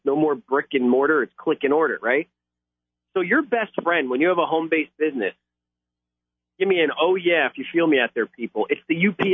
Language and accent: English; New Jersey, United States; Where I live, it's a far cry from where I grew up in New Jersey. Jersey!